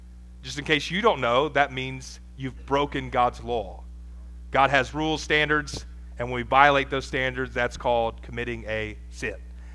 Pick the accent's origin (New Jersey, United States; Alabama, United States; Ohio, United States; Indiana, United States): Ohio, United States; I'm from Ohio, okay? Because they are just, woo, that's a dirty word up there. I'm like, I'm from the South. And so I say that. I live closer to Kentucky than Columbus, kind of.